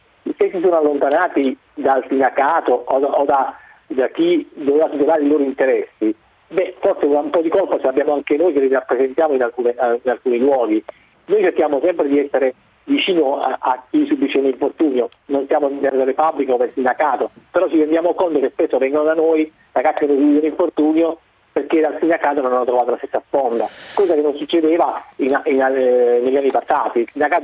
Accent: Taranto, Apulia, Italy; io vengo da Taranto

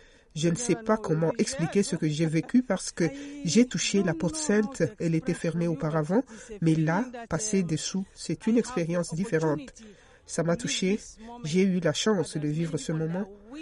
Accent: South Sudan; French is a second language; Je suis du Soudan du Sud.

